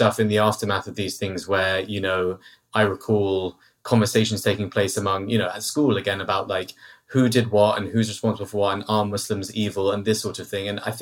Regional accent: London, United Kingdom; as a Londoner, born and raised in London, taking the tube to and from school

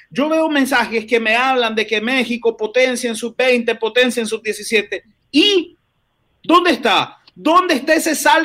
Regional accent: Nicaragua; como soy nicaragüense no debería hablar de fútbol.

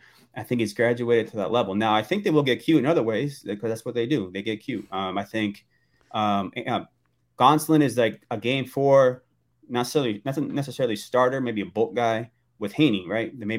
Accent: East Coast, United States; I'm not Mexican, so it's I grew up on the East Coast. I'm Puerto Rican. My parents were from Puerto Rico

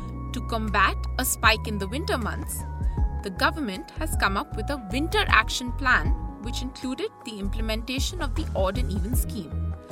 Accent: Delhi, India; Growing up in Delhi, winters were sacrosanct with the sun.

